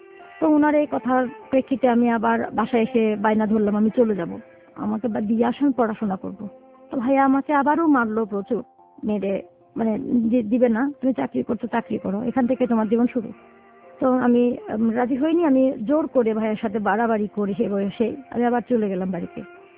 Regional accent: Chittagong, Chittagong Division, Bangladesh; আমার বাড়ি চিটাগং।

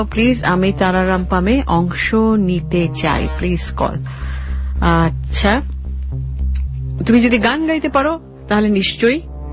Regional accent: Gazipur, Dhaka Division, Bangladesh; ঢাকায় মানে ঢাকা জেলায় আমার বাড়ি গাজীপুরে, আর ঢাকায় এবিসির আশেপাশেই কোথাও থাকি আমি।

